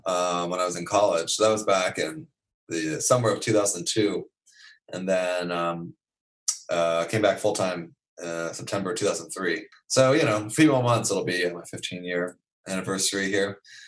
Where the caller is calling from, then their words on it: Palo Alto, California, United States; From Palo Alto.